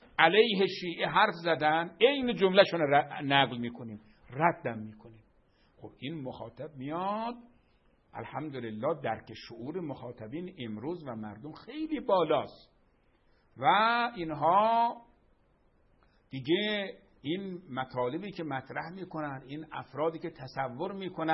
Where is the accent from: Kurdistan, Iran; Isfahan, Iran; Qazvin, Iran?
Qazvin, Iran; born there; ما درست متولد قزوینیم ولی اصالتاً آقای حیدری، آقای خدمتی، بنده اصالتاً آبا و اجدادن مشهدی سبزواری هستم.